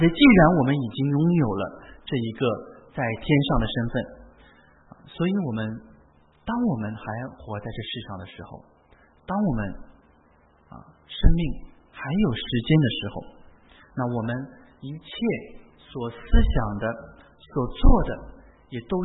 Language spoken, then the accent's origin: Chinese; China; 我是来自中国大陆，我是中国人，或者我有一个Australian citizenship